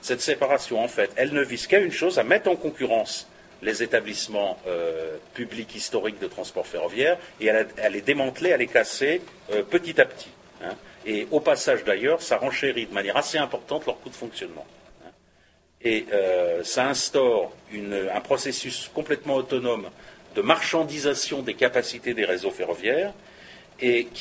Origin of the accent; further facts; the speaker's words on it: France; surtout chez nous en France, où on a des institutions de la Ve République qui sont assez monarchiques